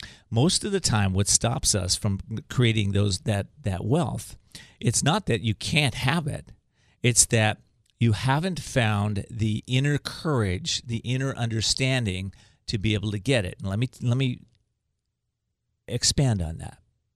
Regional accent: Whittier, California, United States; my middle-class family that grew up, I grew up in Whittier, California, and we were religious people, but we weren't spiritual people.

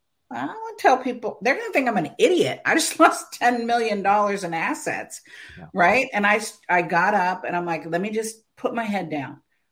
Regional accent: California, United States; He was a New Yorker, right? I was from California.

